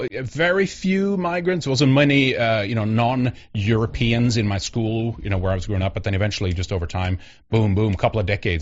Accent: Sweden; English is a second language; I grew up like that in Sweden, so I'm pretty accustomed to it.

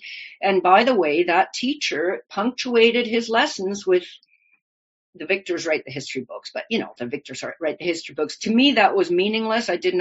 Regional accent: Canada; here I am coming from German immigrant parents growing up in Canada

